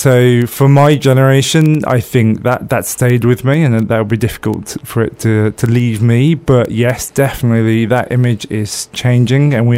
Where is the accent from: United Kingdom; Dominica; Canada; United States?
United Kingdom; Birmingham, West Midlands; now in Bristol, United Kingdom; I'm from Birmingham myself. And although I love Birmingham, Bristol has something quite special